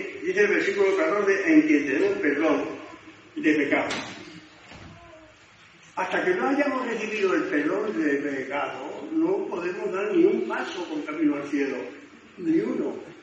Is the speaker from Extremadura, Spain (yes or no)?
yes; Plasencia, Extremadura, Spain; Yo recuerdo, cuando era chico, recuerdo que en Plasencia